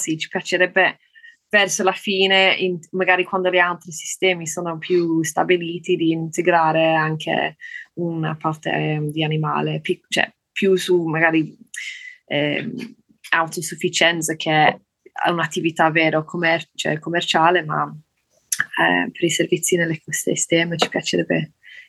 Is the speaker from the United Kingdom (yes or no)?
yes; Yorkshire and the Humber, United Kingdom; Italian is a second language; now in Italy; io vengo da Yorkshire, che è la terra delle pecore